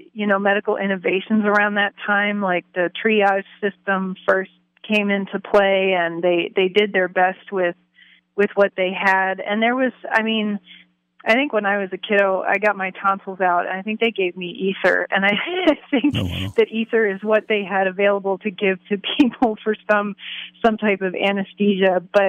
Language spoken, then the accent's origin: English; Maryland, United States; So growing up in Maryland, I had the opportunity to visit a lot of really wonderful historic places.